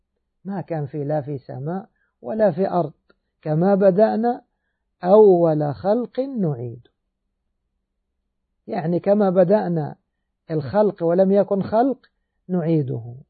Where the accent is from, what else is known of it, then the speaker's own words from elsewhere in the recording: Egypt; ولا زال عندنا في بلادنا مصر يقولون السجل المدني